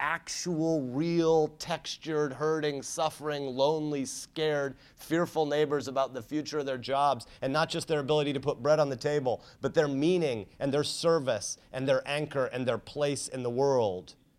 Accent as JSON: {"language": "English", "country": "United States", "said": "I'm an American like you."}